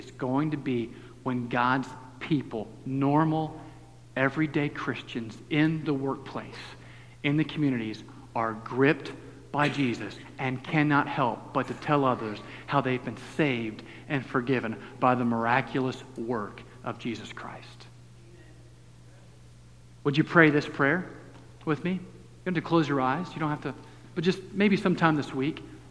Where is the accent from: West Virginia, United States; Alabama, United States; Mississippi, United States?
Mississippi, United States; Columbus; born there; Oh, you were born in Mississippi. Where? I was born in Jackson. My mom said … you're not born in Jackson. You were born in Columbus.